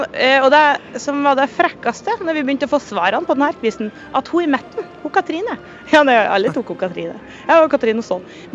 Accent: Susendalen, Nordland, Norway; Det er i Nordland.

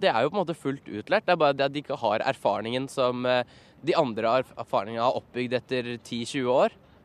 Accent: Oslo, Norway; Og jeg kommer fra Kampen.

